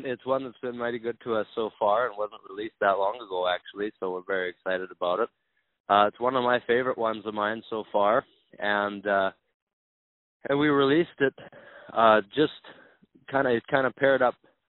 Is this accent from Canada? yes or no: yes; Saskatchewan, Canada; we're from Saskatchewan, but we actually filmed it in Ontario, in Brantford.